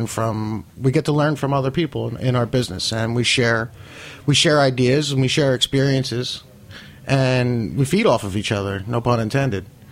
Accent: Philadelphia, Pennsylvania, United States; now in New York, United States; I moved to New York from Philly, yes.

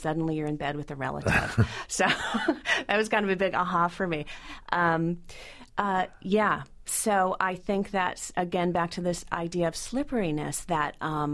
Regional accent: New England, United States; also born or lived in Maine; now in California, United States; even being in California for 9 years now, what I know for sure is that I am a New Englander.

